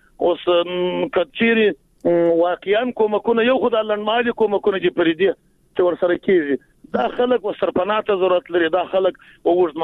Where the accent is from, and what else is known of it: Jowzjan, Afghanistan